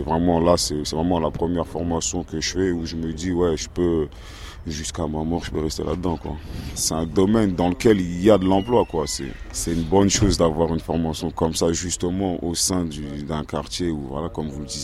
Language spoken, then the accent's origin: French; Villeneuve-la-Garenne, Île-de-France, France; j'ai 26 ans. Je suis de Villeneuve-la-Garenne en formation au pôle solidaire depuis janvier.